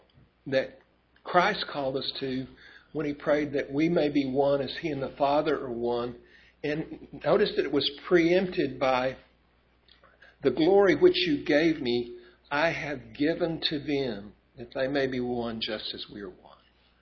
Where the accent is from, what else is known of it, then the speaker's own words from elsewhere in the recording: Texas, United States; I grew up in West Texas. We always had big sky out there